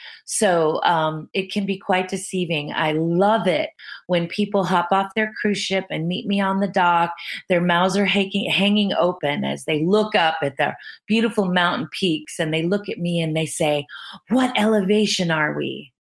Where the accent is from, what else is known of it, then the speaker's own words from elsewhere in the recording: Hawaii, United States; I grew up in Hawaii. I grew up in the rainforest of Hawaii on the Big Island. My brother and I, and well, five of us, we're hippie kids.